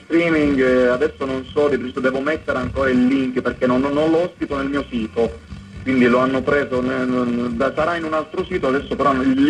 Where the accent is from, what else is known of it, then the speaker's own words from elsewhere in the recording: Sicily, Italy; accent: Sicilian; sono siciliano, Giancarlo, dall'accento.